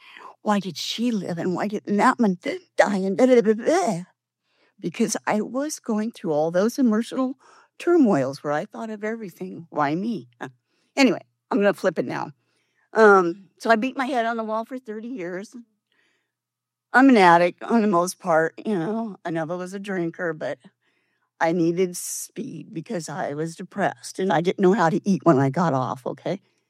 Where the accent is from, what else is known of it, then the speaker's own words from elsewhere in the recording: San Diego, California, United States; I'm a compulsive eater, and I'm from San Diego.